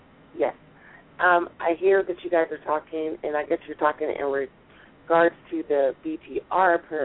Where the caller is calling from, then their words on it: California, United States; I'm calling from California.